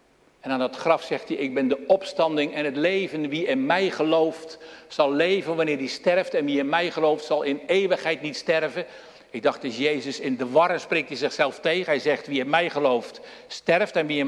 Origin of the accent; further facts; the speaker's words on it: Dirksland, South Holland, Netherlands; Maar ik ben in Dirksland opgegroeid en geboren ook trouwens. En belijdenis gedaan in de Hervormde Kerk bij dominee van der Linden.